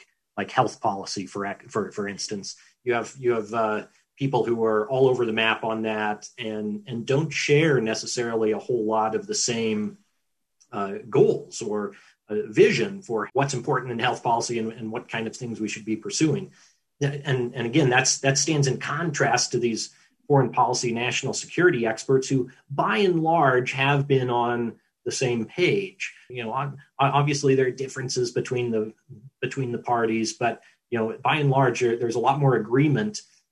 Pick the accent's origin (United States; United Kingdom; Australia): United States; Boise, Idaho; I grew up in Boise, Garfield Elementary, East Junior High, and of course, Boise High School.